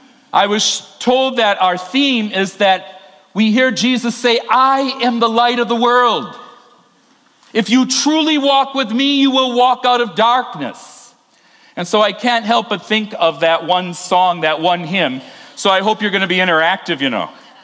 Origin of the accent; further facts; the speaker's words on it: Michigan, United States; born there; I am a pure Michigander. I was born in Michigan.